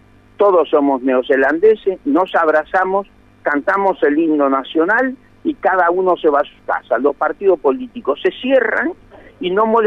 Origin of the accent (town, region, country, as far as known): Argentina